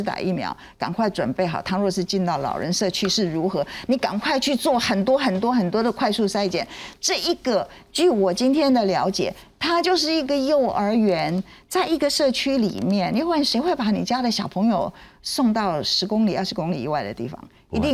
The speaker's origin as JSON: {"language": "Chinese", "country": "Taiwan", "said": "我们台湾人"}